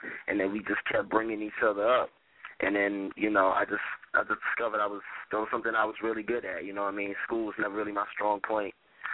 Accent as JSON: {"language": "English", "town": "Bronx", "region": "New York", "country": "United States", "said": "Yeah, I'm from the Bronx, New York."}